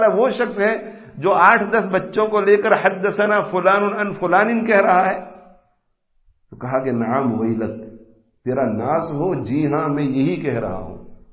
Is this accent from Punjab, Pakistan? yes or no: yes; Bhuriya, Punjab, Pakistan; میں بھوریا گاؤں میں پیدا ہوا, بھوریا گاؤں, ہمارے گجرات سے تعلق رکھنے والے, ہمارے علاقے سے تعلق رکھنے والے بھی اکثر لوگ نہیں جانتے کہ بھوریا ہے کہاں